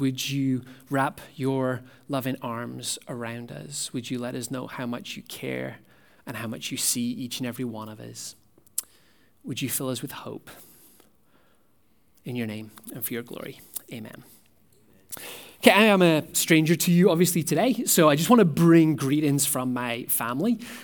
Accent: Northern Ireland, United Kingdom; now in Canada; As some of you will already have gathered, my accent is not from Ontario. I actually grew up in the north of Ireland.

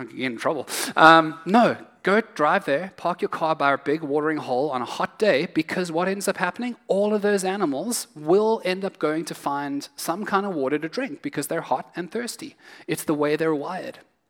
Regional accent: South Africa; Now, I said already, I'm from South Africa, and we are famous for game drives

